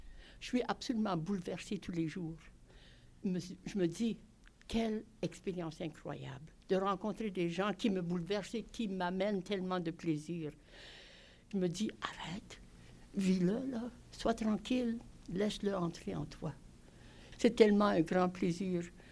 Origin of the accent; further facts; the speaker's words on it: Edmonton, Alberta, Canada; Oh non, moi je viens de l'Alberta, de Edmonton en Alberta. C'est dans l'ouest canadien, dans les provinces de la prairie.